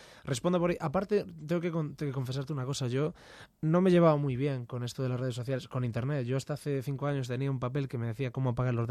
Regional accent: Galicia, Spain; tampoco es que viniera yo de otro universo. Vengo de Galicia y gente hay.

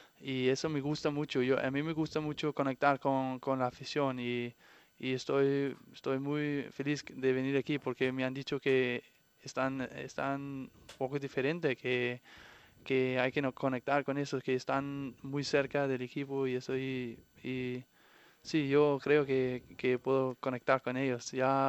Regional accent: Denmark; Spanish is a second language; now in Spain; No, yo no soy un típico danés así nórdico. Yo creo que soy muy más del sur.

